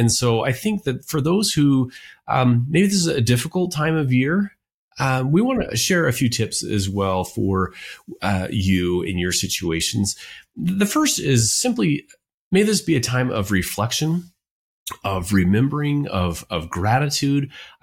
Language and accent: English; Payson, United States; growing up in Payson, we would take, I think maybe it may have been the 23rd, 24th, we would line up all the presents underneath the tree.